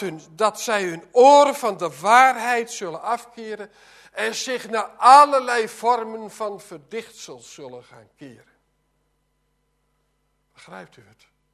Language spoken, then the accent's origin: Dutch; Gelderland, Netherlands; En ik kom van de Veluwe